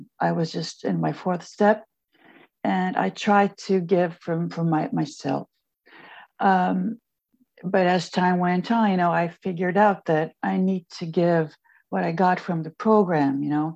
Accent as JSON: {"language": "English", "country": "Turkey", "second_language": "English", "said": "Hi, everyone. Okay … I'm an addict from Turkey. I live in Istanbul."}